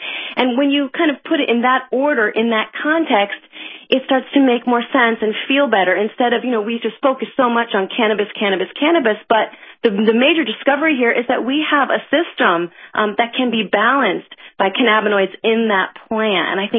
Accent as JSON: {"language": "English", "region": "East Coast", "country": "United States", "tie": "born or raised there", "said": "I grew up in on the East Coast in a very kind of liberal, open-minded, progressive family."}